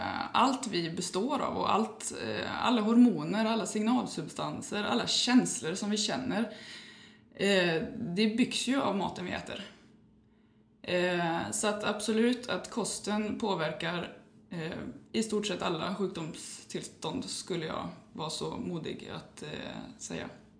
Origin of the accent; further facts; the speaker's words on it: Tanumshede, Västra Götaland County, Sweden; är född och uppväxt i Tanumshede. Jag har bott på lite olika platser i Sverige